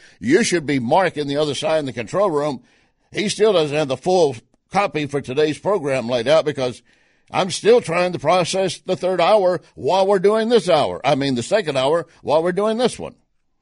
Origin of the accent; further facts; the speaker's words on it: Texas, United States; I grew up in West Texas oil country. My dad was in the oil business, made us a great living.